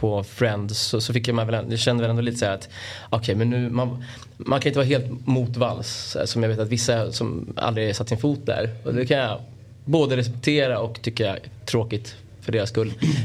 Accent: Bromma, Stockholm County, Sweden; Nej, men jag är från Bromma, precis på gränsen till Solna. Mitt emot Huvudsta.

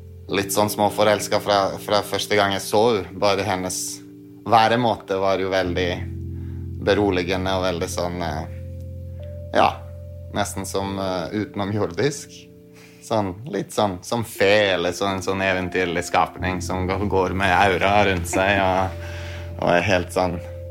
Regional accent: Serbia; Swedish is a second language; moved away as an adult; now in Norway; Jag är serber opprinnelig. Som har då vuxit upp i Serbia. Och kom till Norge i 2007. Då var jag 24 år.

